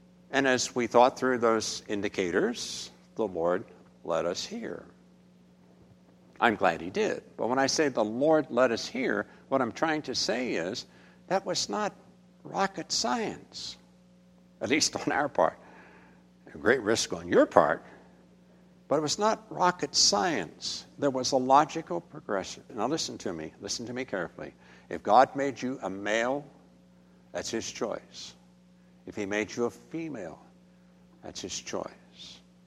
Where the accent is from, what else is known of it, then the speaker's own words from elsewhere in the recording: West Virginia, United States; I grew up in West Virginia. You all know that.